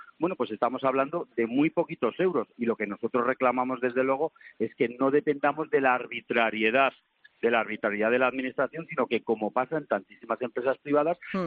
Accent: Spain; como muchos españoles

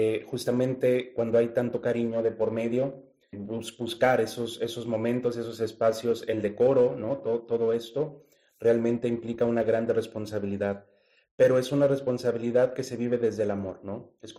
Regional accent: Mexico; en la zona de Latinoamérica, de donde yo vengo, de México

